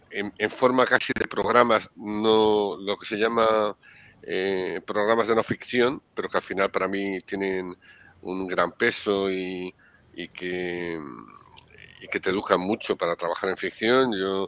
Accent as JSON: {"language": "Spanish", "town": "Madrid", "region": "Community of Madrid", "country": "Spain", "tie": "born or raised there", "said": "cuando creces en un barrio periférico como yo, que crecí en Usera, donde todavía vivo en Madrid"}